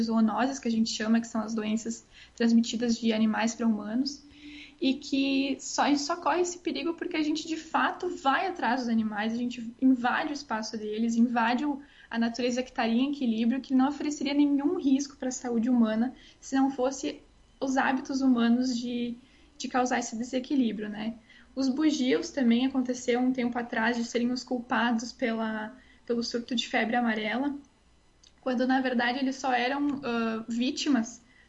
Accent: Caxias do Sul, Rio Grande do Sul, Brazil; eu sou natural de Anahek, né, aqui de Caxias

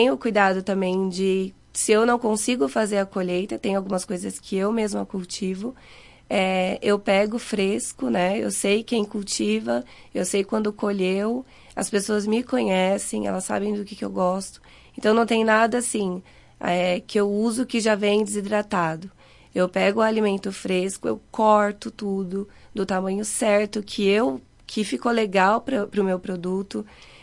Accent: Cuiabá, Mato Grosso, Brazil; moved away as an adult; Eu sou de Cuiabá. Eu vim porque eu queria mudar de vida. Eu queria realmente morar num lugar mais tranquilo

